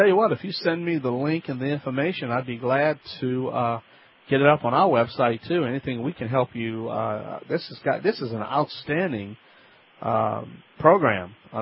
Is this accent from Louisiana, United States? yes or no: yes; Louisiana, United States